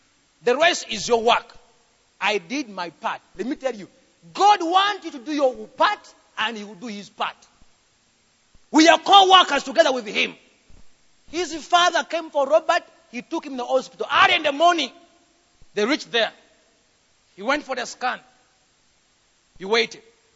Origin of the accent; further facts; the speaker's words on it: Uganda; now in South Africa; See, I am in South Africa. I'm coming from Uganda.